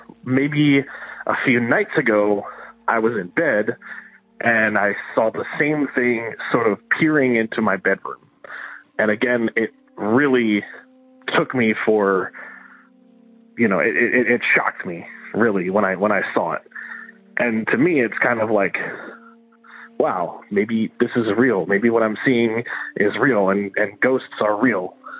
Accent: Philadelphia, Pennsylvania, United States; I am from Philadelphia, Pennsylvania.

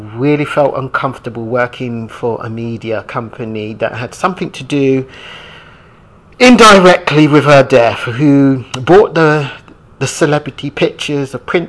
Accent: United Kingdom; born there; My parents are from Caribbean, both of my parents are, and I was born in Britain.

